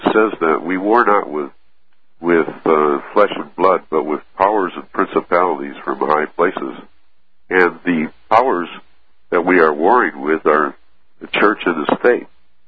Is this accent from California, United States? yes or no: no; Michigan, United States; Yeah, I'm from Michigan, and I have circulated in my area probably hundreds